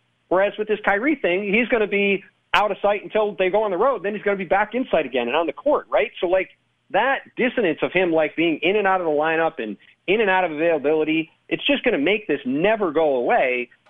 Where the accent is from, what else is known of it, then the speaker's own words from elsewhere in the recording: New York, United States; I mean, I grew up near Buffalo, right?